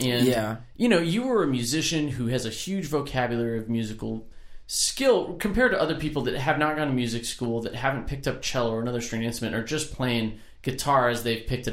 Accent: Florida, United States; Yeah, we're both Florida boys.

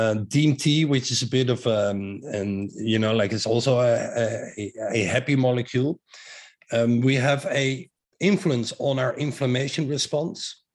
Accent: Netherlands; accent: Dutch; English is a second language; I live in Amsterdam. Mm. As you may have heard, my accent, very Dutch accent, and I have 5 kids here

